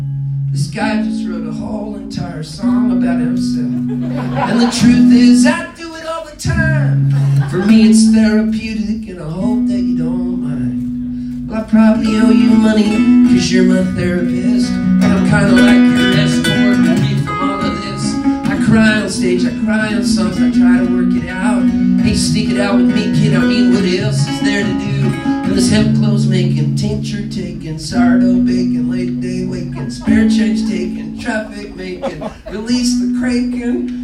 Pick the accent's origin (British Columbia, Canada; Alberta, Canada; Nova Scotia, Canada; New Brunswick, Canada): Nova Scotia, Canada; Halifax; born there; I was born in February 19th, 1960, in Nova Scotia, in Halifax, in the infirmary to the Sisters of Charity.